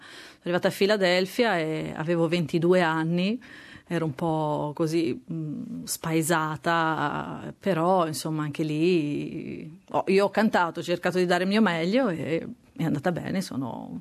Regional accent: Tuscany, Italy; Io, essendo toscana, quindi mi sento un po' ambasciatrice

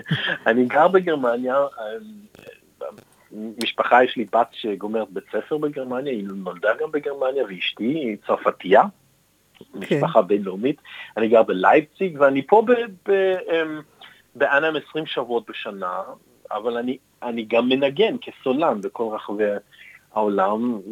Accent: Australia; moved away as an adult; also born or lived in Israel; now in Germany; אני נולדתי בארץ, ההורים שלי ירדו בגיל צעיר שהייתי קטן, בגיל 3 הם באו לאוסטרליה, אז בעצם גדלתי באוסטרליה, אבל כן, בגיל 21 עברתי לגרמניה ללמוד אבו, וכן, נשארתי בגרמניה

